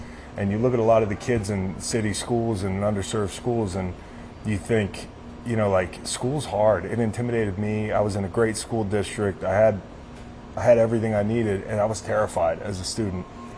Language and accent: English; Charlottesville, Virginia, United States; it's up and running in my hometown of Charlottesville.